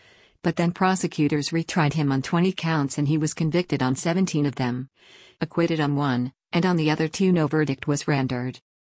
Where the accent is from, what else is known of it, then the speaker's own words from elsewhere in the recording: Chicago, Illinois, United States; when I would leave the Chicagoland area where I'm from. I'm from Chicago